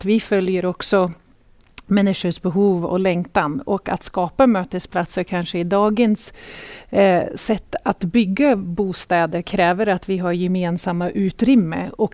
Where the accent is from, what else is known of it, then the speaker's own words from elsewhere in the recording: United States; moved away as an adult; now in Sweden; jag är också hitflyttad från USA